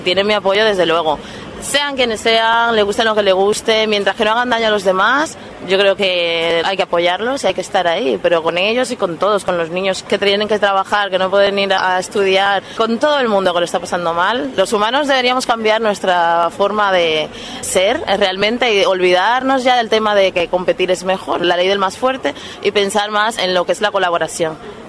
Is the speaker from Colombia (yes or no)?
no; Dominican Republic; moved away; En mi país, en República Dominicana